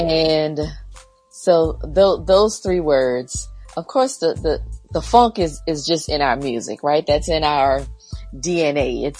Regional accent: Summerton, South Carolina, United States; So I'm a country girl, born and raised in South Carolina, Summerton, South Carolina, to be exact.

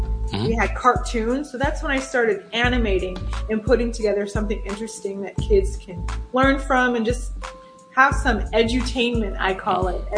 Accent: Nigeria; first language Ibibio; But think of Ibibio, which is my language, because I'm Nigerian.

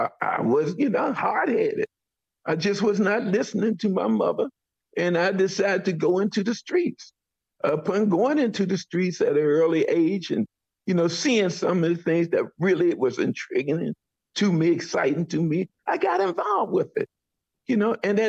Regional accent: Washington, District of Columbia, United States; as a kid, as a young man, growing up in the District of Columbia, young guy, kid, growing up in the District of Columbia

